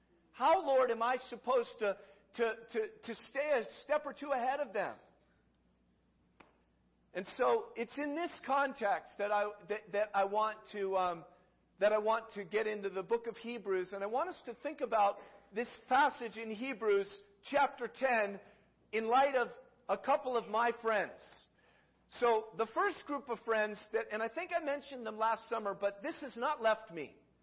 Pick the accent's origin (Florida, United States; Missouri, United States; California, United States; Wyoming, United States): California, United States; Newport Beach; I grew up in Newport Beach, California.